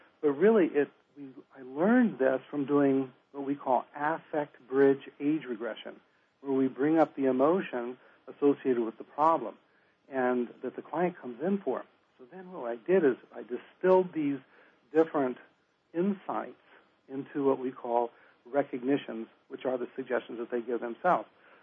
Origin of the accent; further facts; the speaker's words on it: Los Angeles, California, United States; also born or lived in Orange County / North Dakota / Minnesota; I'm originally from Los Angeles and lived in Orange County before we came to Minnesota, and it's time for me to go home after 24 years in North Dakota and Minnesota.